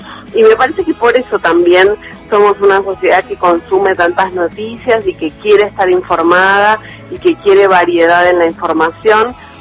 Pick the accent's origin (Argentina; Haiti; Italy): Argentina; Lomas de Zamora, Buenos Aires Province; mis primeros recuerdos de la radio en mi casa, en la infancia, en Lomas, yo nací y crecí en Lomas de Zamora, la radio estaba prendida todo el día